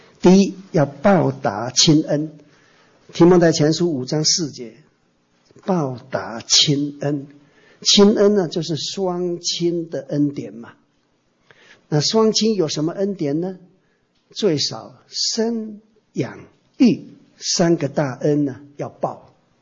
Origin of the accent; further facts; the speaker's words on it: Taiwan; 所以我们台湾人说啊